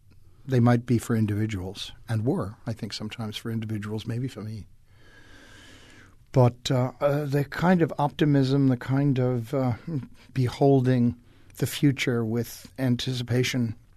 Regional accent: New York, United States; Maybe it was because I came from New York

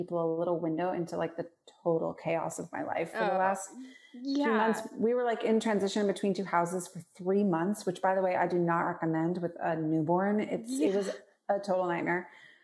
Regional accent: Portland, Oregon, United States; I'm pretty crunchy. I grew up in Portland, Oregon. I'm like a 7.

